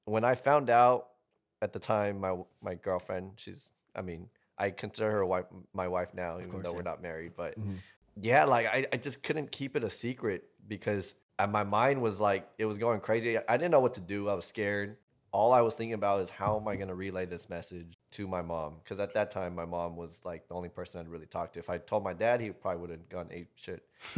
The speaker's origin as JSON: {"language": "English", "town": "Rowland Heights", "region": "California", "country": "United States", "said": "Roland Heights, 626."}